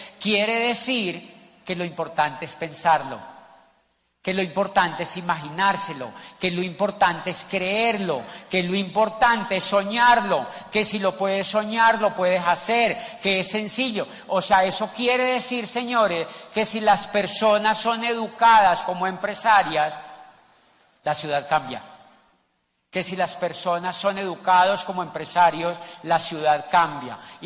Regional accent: Neiva, Huila, Colombia; also born or lived in Popayán; now in Cali, Colombia; Entonces yo llegué, invitados, de Popayán hace 12 años a Cali. Yo soy de Neiva, del monte.

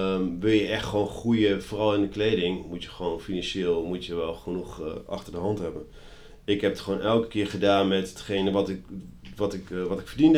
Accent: Kampen, Overijssel, Netherlands; ik kom uit Kampen en Kampen is niet zo heel groot, dus iedereen kent elkaar.

